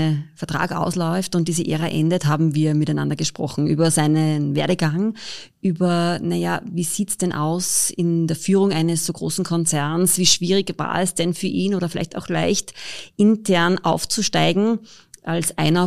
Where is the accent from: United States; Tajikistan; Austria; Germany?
Austria; Upper Austria; Wir sind beide aus Oberösterreich, genau gesagt aus dem Mühlviertel, übrigens nicht ganz weit voneinander entfernt sogar, aufgewachsen.